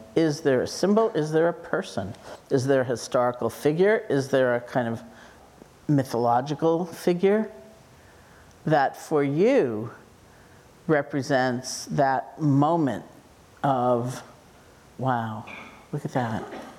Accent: New York City, New York, United States; fortunately I grew up in New York City, given my obsession with the Statue of Liberty

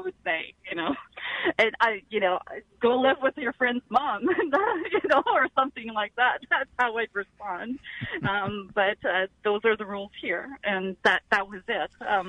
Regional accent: Canada; I'm Canadian

